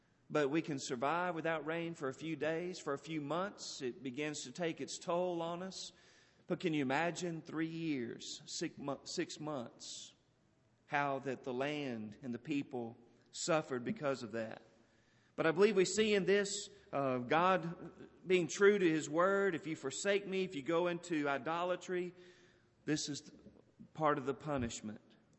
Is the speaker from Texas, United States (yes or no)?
yes; Texas, United States; Perhaps it's because I grew up in Texas where there weren't many babbling brooks.